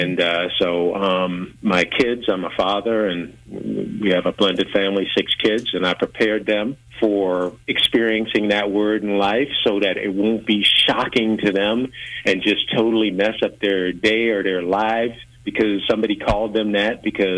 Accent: South Carolina, United States; Hey, I'm like in the tail end of the baby boomer generation, and I grew up in South Carolina

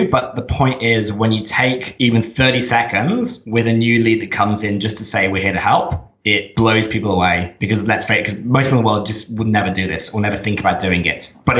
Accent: England, United Kingdom; now in Sydney, Australia; I'm actually English originally, but I, like many of the smart ones, left that place.

